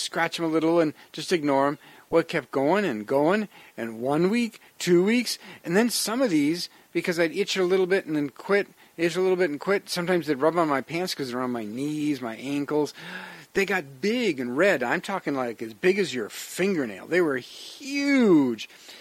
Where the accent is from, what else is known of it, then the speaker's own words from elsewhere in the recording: Wisconsin, United States; I grew up in Wisconsin, and we had mosquitoes and horseflies, and oh, they would bite and bite.